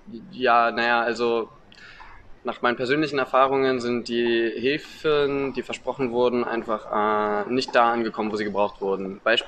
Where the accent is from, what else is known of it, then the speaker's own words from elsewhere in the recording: Potsdam, Brandenburg, Germany; In Potsdam, wo ich herkomme